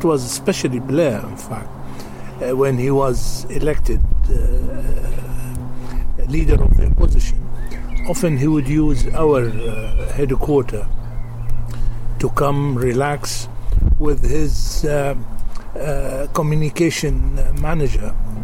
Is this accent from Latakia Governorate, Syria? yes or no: yes; Latakia, Latakia Governorate, Syria; Well, yeah, there was a grave of Saint, apparently, in Earth, just on the outskirts of my hometown, Latakia.